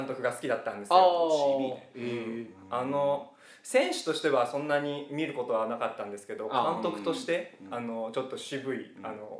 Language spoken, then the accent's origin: Japanese; Niigata, Japan; あの地元新潟なんですけど、